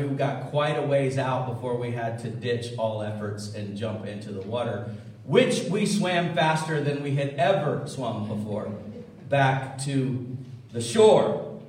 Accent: Florida, United States; When I grew up down in Florida, I had a couple of buddies that we got into a lot of mischief with.

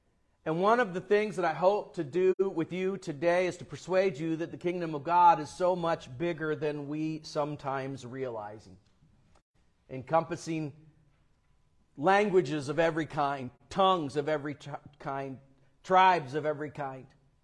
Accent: the South, United States; Now, I'm from the South, so I'm familiar with what's called Hickonics.

